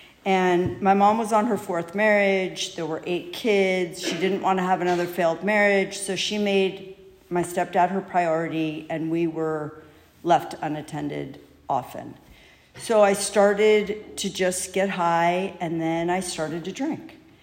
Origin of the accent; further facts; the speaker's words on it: Encino, California, United States; Okay, I grew up in Encino. So I grew up in Encino in a, you know, nice Jewish family.